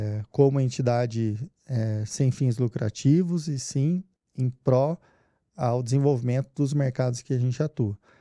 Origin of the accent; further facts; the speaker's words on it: Brazil; como brasileiro, né, entender que nós e nosso mercado está evoluído